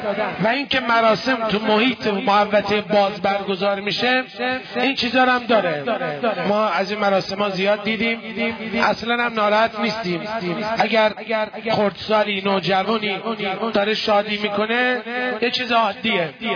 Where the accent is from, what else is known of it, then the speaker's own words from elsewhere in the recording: Tabriz, East Azerbaijan, Iran; حالا خوبه نگفتم شهر خودمون تبریز رو نگفتم